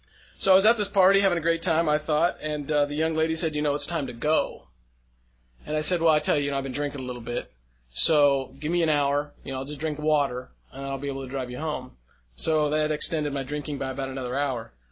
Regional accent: California, United States; So I bring some of what California has to offer from Mendocino County

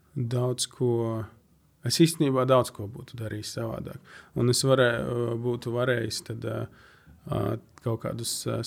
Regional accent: Latgale, Latvia; es pats esmu no Latgales, ikdienā runāju latgaliski

